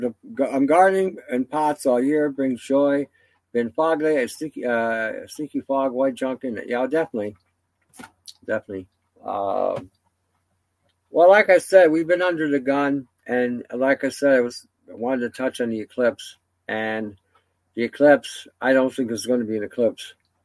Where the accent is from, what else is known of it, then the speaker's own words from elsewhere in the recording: Canada; Maybe it's because I'm Canadian.